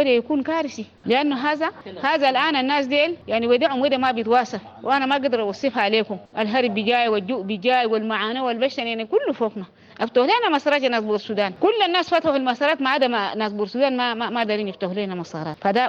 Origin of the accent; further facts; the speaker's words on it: Sudan; احنا ذاتنا سودانيين